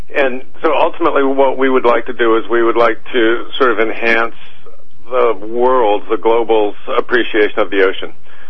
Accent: Miami, Florida, United States; I grew up in Miami.

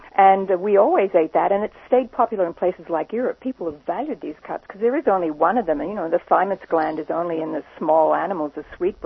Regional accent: Australia; also born or lived in England; I grew up in Australia and worked in England, so I always call it offal.

